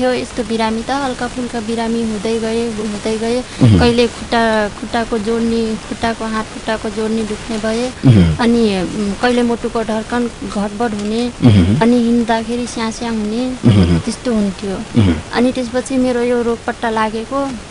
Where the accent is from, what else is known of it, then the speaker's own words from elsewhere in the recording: Polanpur, Sudurpashchim Province, Nepal; now in Dhangadhi, Nepal; उमेर 21 भन्दैछु, 22 वर्ष भयो। … मेरो घर पोलानपुर हो, बसाइ चाहिँ यहाँको ठाउँमा बस्छु, धनगढी